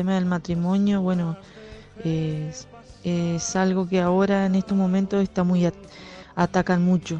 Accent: Entre Ríos, Argentina; soy de Entre Ríos

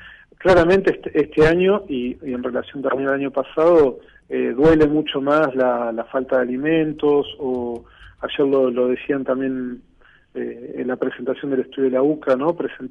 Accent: Argentina; nuestro pueblo, el pueblo que somos, el pueblo argentino.

